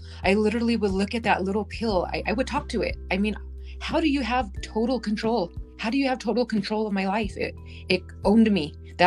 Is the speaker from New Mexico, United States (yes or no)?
yes; Albuquerque, New Mexico, United States; born there; So yes, I was born in Albuquerque, New Mexico. My twin sister and I, we were adopted by my mom's parents.